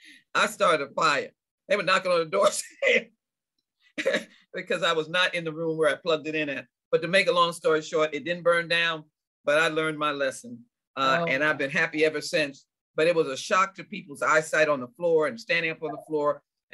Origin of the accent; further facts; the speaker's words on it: United States; accent: American; I could tell I was, you know, an American in terms of my accent.